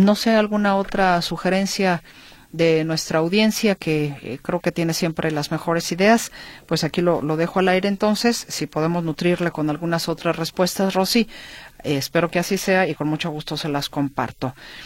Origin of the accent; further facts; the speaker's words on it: Mexico; mexicanos nos ponemos estas etiquetas de tú eres diferente